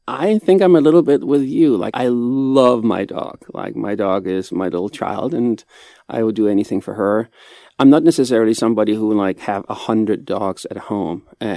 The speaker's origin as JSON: {"language": "English", "town": "Copenhagen", "region": "Capital Region of Denmark", "country": "Denmark", "said": "I'm from Copenhagen and he's from Iowa"}